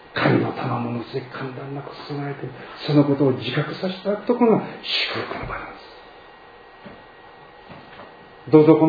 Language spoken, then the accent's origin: Japanese; Shiga, Japan; born there; now in Kobe, Japan; 今は神戸住んでますが、生まれは滋賀県のほうですか、本籍は滋賀県ですか、